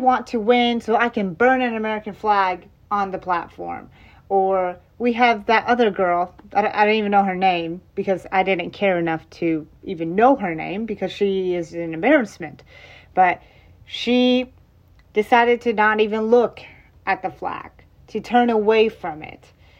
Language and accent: English; Iran; I am from Iran, and that doesn't happen there, okay?